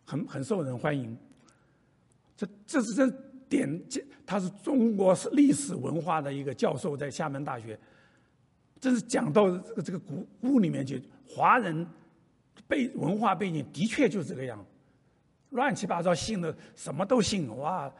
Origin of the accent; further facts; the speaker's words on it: Taiwan; 我们从台湾来的那更是太多了，每条街每条巷太多的偶像